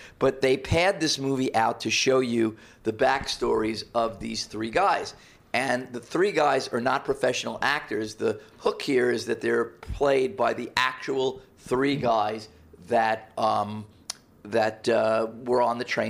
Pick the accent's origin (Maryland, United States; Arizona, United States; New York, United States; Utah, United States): New York, United States; Bronx; accent: Bronx; My Bronx accent slipping.